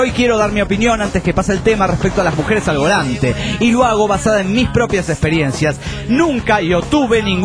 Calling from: Villahermosa, Tabasco, Mexico; de Villahermosa, Tabasco, México.

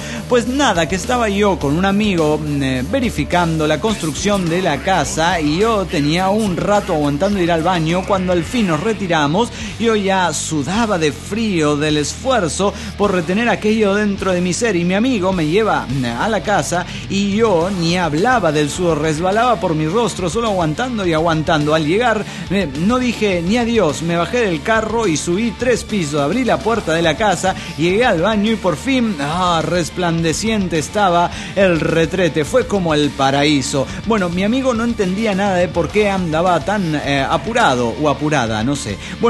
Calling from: Toluca, State of Mexico, Mexico; de Toluca, México.

